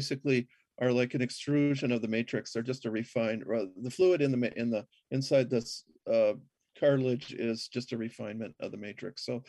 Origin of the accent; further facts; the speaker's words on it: Minnesota, United States; Yeah, I grew up in Minnesota. My mom was from Brooklyn, but my dad was from Kansas